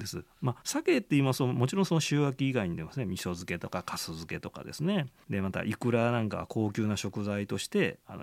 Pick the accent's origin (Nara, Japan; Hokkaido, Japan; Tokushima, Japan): Nara, Japan; 私は海のない奈良県の出身なので